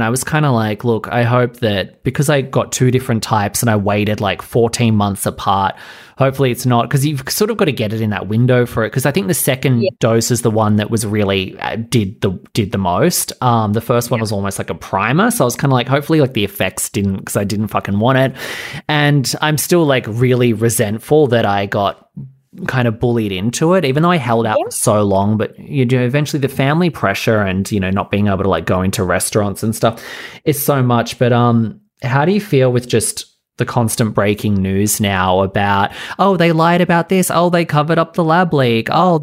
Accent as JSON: {"language": "English", "region": "New South Wales", "country": "Australia", "tie": "born or raised there", "said": "I had to leave Sydney and come back to my hometown, and Australia was like literally like police state"}